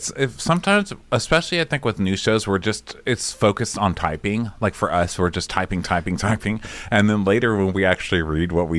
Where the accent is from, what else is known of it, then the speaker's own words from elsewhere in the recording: New York, United States; You're not the only fucking New Yorker here, okay? I'm from New York too.